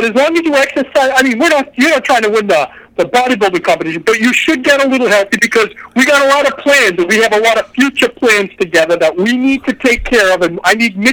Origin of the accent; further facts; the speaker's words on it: Waltham, Massachusetts, United States; But when I was a little kid and I grew up in Waltham, Mass